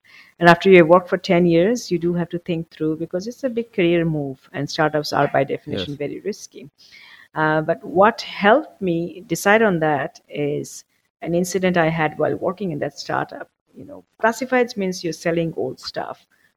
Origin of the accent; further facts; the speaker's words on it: Bangladesh; English is a second language; moved away as an adult; now in United States; So I grew up in Bangladesh.